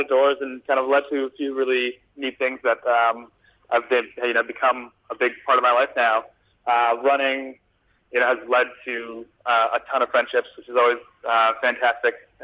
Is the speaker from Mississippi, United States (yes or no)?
no; Chicago, Illinois, United States; one of the biggest asthma attacks I've ever had was doing the mile run in school growing up in Chicago